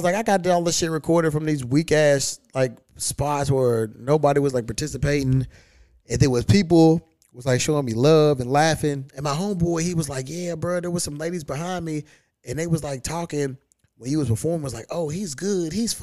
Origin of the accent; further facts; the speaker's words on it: Louisville, Kentucky, United States; My hometown in a couple weeks. I got to hit up. Yeah, because I did some shit at the Comedy Caravan. But I want to hit up, what's that place called? The Louisville Comedy Club.